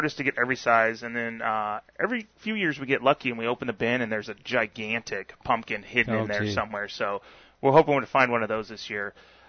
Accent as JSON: {"language": "English", "town": "Phoenix", "region": "Arizona", "country": "United States", "tie": "born or raised there", "said": "You know, growing up I grew up in Phoenix."}